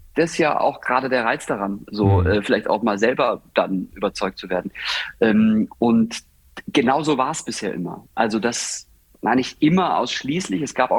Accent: Baden-Württemberg, Germany; Ich bin Badener

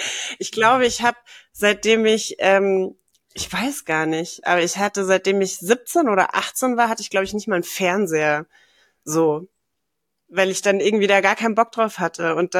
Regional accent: Munich, Bavaria, Germany; die kannte ich damals noch aus meiner Jugend in München tatsächlich.

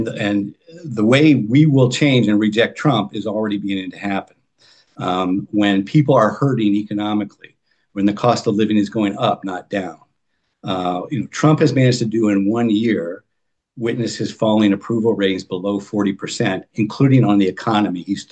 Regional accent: United States; I, as an American, I'm pained by an administration

